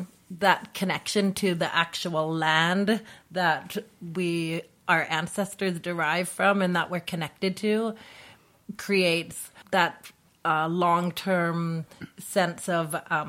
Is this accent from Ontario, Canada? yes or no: no; Revelstoke, British Columbia, Canada; also born or lived in Mica Creek; But I grew up in Mica Creek and Revelstoke and at that area because my stepfather was working on the dams there.